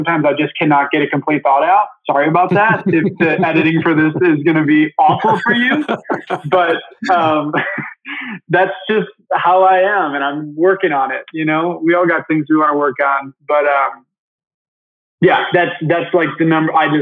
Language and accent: English; Michigan, United States; So I grew up in Michigan. I'm actually here right now.